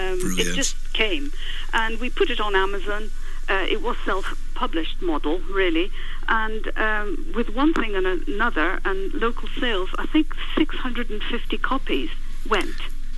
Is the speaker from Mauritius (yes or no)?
no; Iran; moved away; also born or lived in Switzerland; And so obviously we relocated to Iran in the 60s, and I lived there, but subsequently came over to Britain to do a doctorate in English literature, and then went back